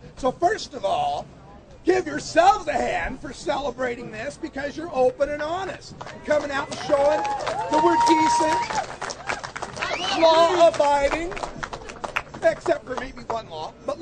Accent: Oregon, United States; In my home state of Oregon, we had to fight all the way to the Supreme Court to allow medical marijuana patients to merely have a concealed weapons permit.

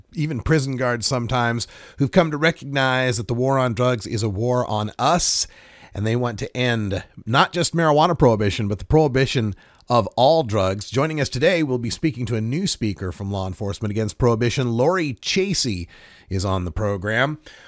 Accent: Idaho, United States; We'll tell you what they're talking about in Idaho, my home state, and I'll give them some words of wisdom if they happen to be listening.

